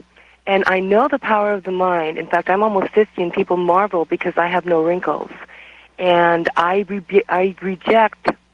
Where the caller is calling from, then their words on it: Oregon, United States; I am calling from Oregon, and my first 7 years of childhood I have no memory of, and I'm back at the place of my birth now.